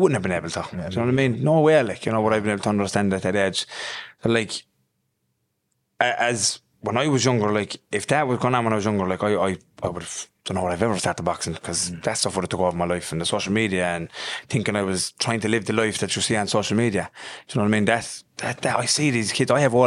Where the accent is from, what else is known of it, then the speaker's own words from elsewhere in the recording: Limerick, Munster, Ireland; from Limerick, the island field. I moved around a lot when I was young. Then I stayed at my nana's in Plaster. I'm from definitely a rougher area in Limerick.